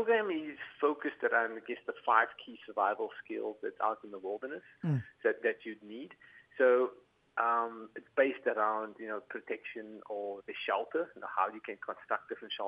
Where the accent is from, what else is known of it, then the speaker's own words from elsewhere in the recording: Cape Town, Western Cape, South Africa; Well, me, I'm from born, bred and educated in Cape Town in South Africa.